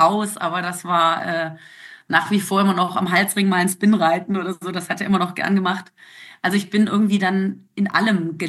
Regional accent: Germany; also born or lived in South America; Geboren bin ich in Südamerika. Meine Eltern waren dort Lehrer und dort war ich meine ersten 5 Jahre. Und dann sind wir zurück sozusagen nach Deutschland. Da war ich noch ganz klein, da war ich 5

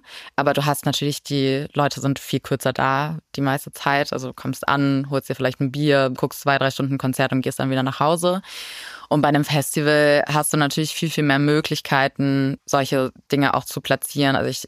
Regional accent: Lower Saxony, Germany; ich komme aus Niedersachsen

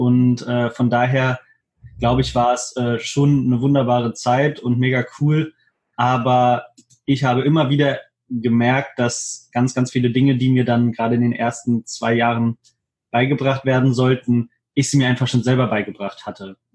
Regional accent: Hannover, Lower Saxony, Germany; ich bin 25 Jahre alt, ich komme aus Hannover

